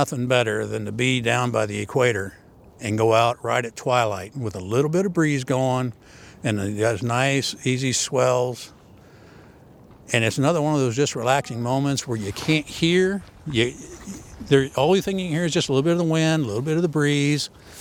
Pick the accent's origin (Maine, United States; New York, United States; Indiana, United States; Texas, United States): Indiana, United States; Columbia City; born there; Yes, I was born in Columbia City.